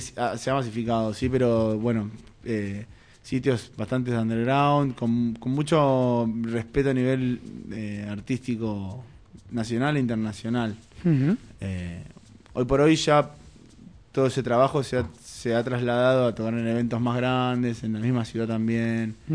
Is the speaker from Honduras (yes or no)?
no; Rosario, Santa Fe, Argentina; Bueno, te decía, como soy de Rosario